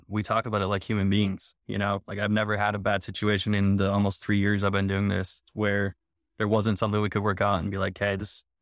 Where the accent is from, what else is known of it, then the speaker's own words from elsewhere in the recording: Minnesota, United States; Which, our winters here aren't even that bad. I'm from Minnesota. This is nothing, you know?